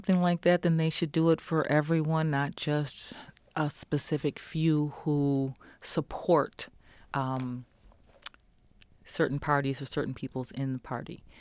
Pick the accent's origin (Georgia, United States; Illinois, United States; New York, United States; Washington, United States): New York, United States; Batavia; Well, we're from Batavia, Leroy, Avon, Pavilion, that area. And my mother moved us to the city because there was more job opportunities here. I love the country.